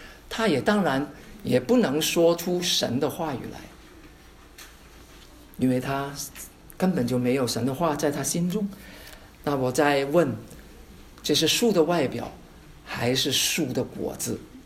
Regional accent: China; 比方说啊，我们中国人来说，实在是有福气吧

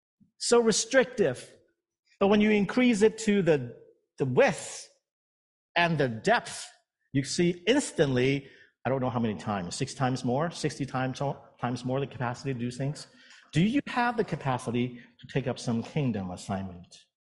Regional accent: Edmonton, Alberta, Canada; also born or lived in Regina, Saskatchewan; I mean, I came from Alberta, Edmonton. I spent another 10 years living in Regina, Saskatchewan prior to that. So my whole life has been around snow.

